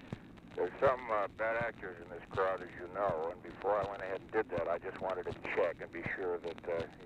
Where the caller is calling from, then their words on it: Dallas, Texas, United States; I'm calling you from Dallas now.